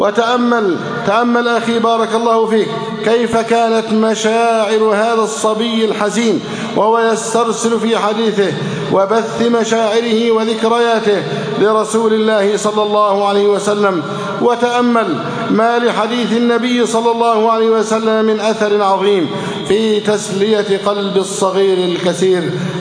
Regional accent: Egypt; اللهم اجعل بلدنا مصر أمناً أماناً، سخاءً رخاءً

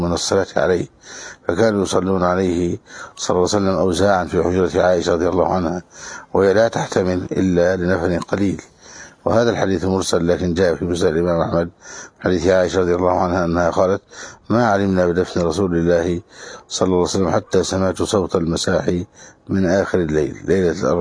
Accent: Egypt; وسمى عندنا في مصر الفأس

